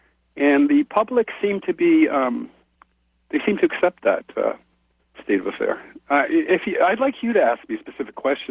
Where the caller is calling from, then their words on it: Paris, Île-de-France, France; Yes, I'm calling from Paris, France.